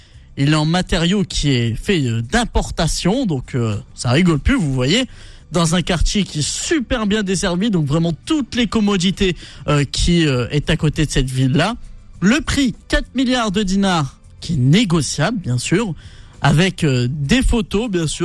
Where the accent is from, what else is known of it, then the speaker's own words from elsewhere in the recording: Hauts-de-France, France; du côté de Valenciennes, chez moi dans le Nord